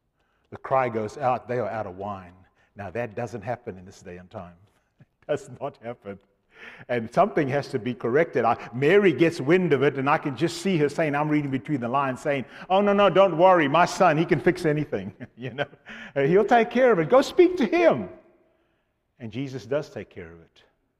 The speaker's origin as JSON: {"language": "English", "country": "Zimbabwe", "tie": "born or raised there", "also_born_or_lived": "Cape Town, South Africa", "moved": "yes", "said": "my wife and I was born in Cape Town, raised in Zimbabwe, as Blake said, and met this lovely Southern belle from Alabama. You know, I grew up with a British background"}